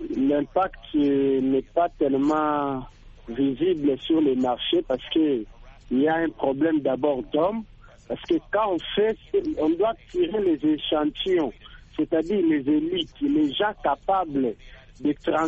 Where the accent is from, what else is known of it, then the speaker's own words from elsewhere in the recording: DR Congo; chez moi, en RDC, un pays continent.